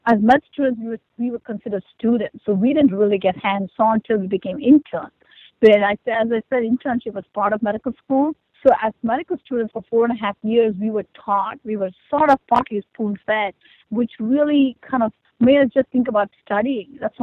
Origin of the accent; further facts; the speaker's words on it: India; I grew up in India, and I wanted to be a physician since I was probably 3 or 4 years of age.